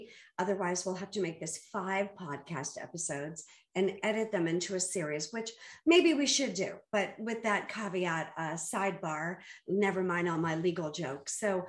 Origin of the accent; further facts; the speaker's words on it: Boston, Massachusetts, United States; I grew up in Boston. It runs in my blood